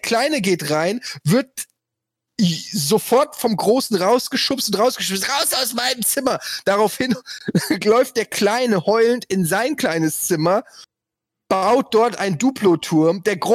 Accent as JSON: {"language": "German", "town": "Frankfurt", "region": "Hesse", "country": "Germany", "tie": "born or raised there", "said": "bei uns in Frankfurt gab es den Holzhausenpark, da habe ich in der Nähe gewohnt."}